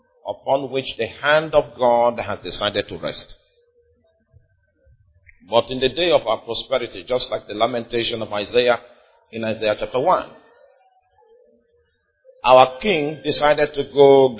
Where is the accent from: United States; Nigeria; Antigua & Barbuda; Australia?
Nigeria; I'm from Nigeria.